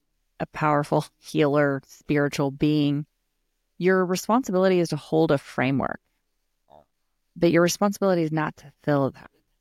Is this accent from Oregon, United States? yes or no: no; California, United States; I'm from California. So we say bro and dude.